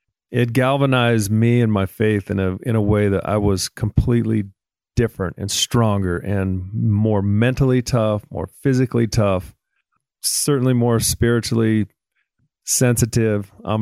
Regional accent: Utah, United States; I would say typical for a Mormon kid growing up in Utah.

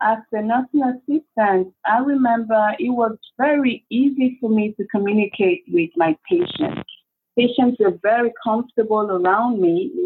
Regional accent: Nigeria; I come from Nigeria, you know, like I said earlier

